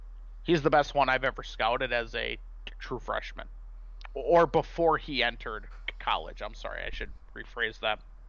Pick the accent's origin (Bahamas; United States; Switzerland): United States; Milwaukee, Wisconsin; I grew up in Milwaukee in the early 90s